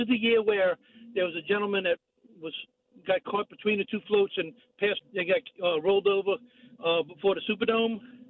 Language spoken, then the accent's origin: English; New Orleans, Louisiana, United States; I'm born and raised in New Orleans, and I love Mardi Gras